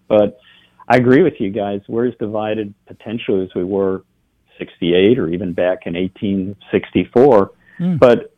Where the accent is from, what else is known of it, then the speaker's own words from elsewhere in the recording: Philadelphia, Pennsylvania, United States; born there; well, I was born in Philadelphia, but I was barely there. My dad was in the Navy.